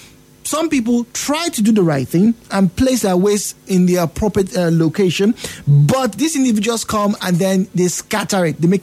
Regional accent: Rivers, Nigeria; how were we, Rivers people, disposing our trash? What were we doing? And I'm not talking about, I grew up in the Lakaya estate.

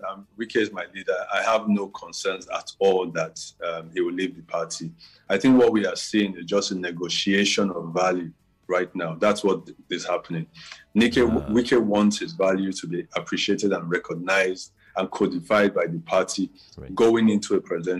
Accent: South, Nigeria; I'm from the South. Yes, he's our leader.

